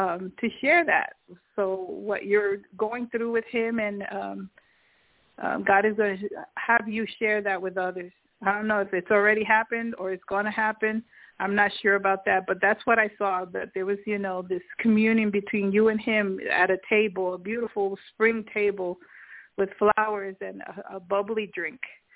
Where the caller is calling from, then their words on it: Ohio, United States; I'm calling from Ohio.